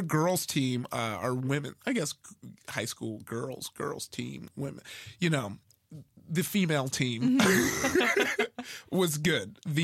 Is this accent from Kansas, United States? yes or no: no; Compton, California, United States; Yeah, same here. I grew up in Compton.